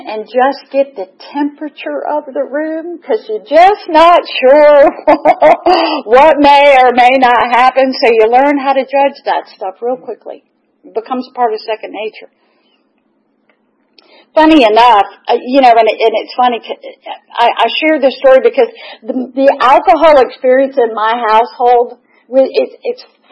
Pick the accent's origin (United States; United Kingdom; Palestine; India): United States; Atlanta, Georgia; Just briefly, I was born here in Atlanta.